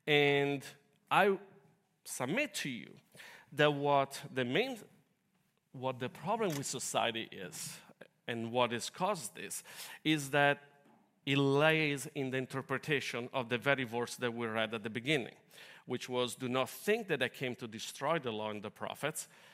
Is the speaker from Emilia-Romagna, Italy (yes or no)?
no; Bergamo, Lombardy, Italy; English is a second language; I'm not American. I know you couldn't tell from my accent because it's so perfect. But yes, I was born in Europe, and I'm Italian. And I come from a little town near Milan. Its name is Bergamo.